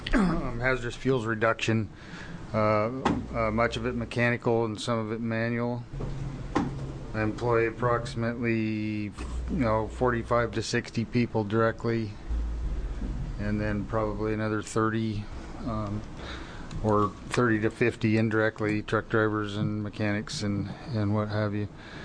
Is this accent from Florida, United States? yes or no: no; Bend, Oregon, United States; I'm from Bend.